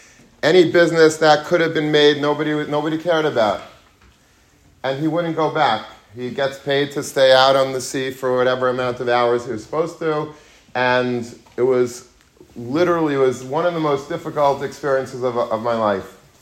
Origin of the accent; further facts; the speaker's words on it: Long Beach, New York, United States; When I was a young child, I grew up in Long Beach, Long Island